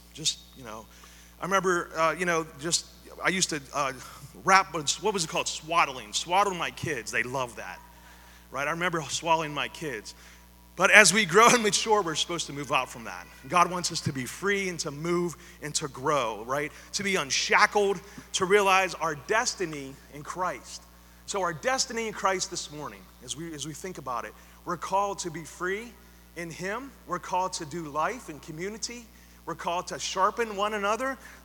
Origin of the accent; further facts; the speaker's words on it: Beaver Falls, Pennsylvania, United States; I grew up in Beaver Falls, PA. Some of my friends were caught up in some really tough stuff.